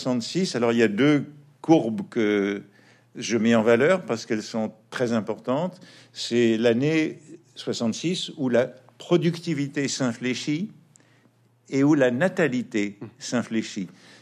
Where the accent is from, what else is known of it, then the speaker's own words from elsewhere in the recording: United States; now in France; j'étais revenu en France après une bonne partie de mon enfance, adolescence aux États-Unis d'Amérique.